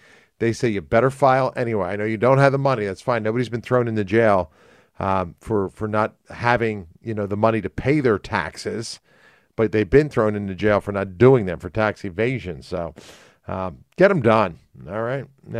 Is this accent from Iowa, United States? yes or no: no; Philadelphia, Pennsylvania, United States; I grew up in the Philadelphia area outside of that, you know, so it's WCAU, everything is W.